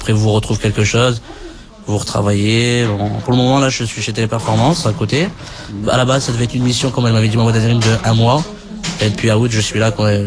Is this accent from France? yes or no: yes; Dunkirk, Hauts-de-France, France; moved away as an adult; now in Paris, France; Normalement, j'habite Dunkerque, mais comme il n'y a pas de travail là-bas, le chômage, il est à taux élevé. Donc moi, j'ai préféré migrer vers Paris.